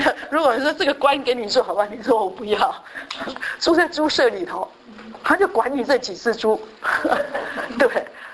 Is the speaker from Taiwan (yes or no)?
yes; Taiwan; 我们这种从台湾来的，那个从台湾那个民间宗教来的